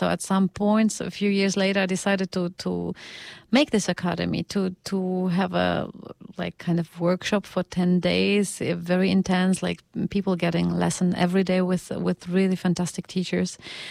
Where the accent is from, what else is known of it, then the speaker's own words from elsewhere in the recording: Poland; also born or lived in Russia; I was born in Russia, raised in Poland.